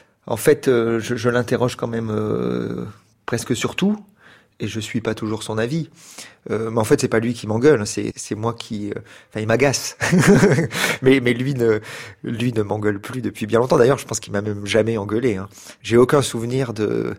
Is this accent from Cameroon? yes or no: no; France; born there; Je parle français parce que je suis né en France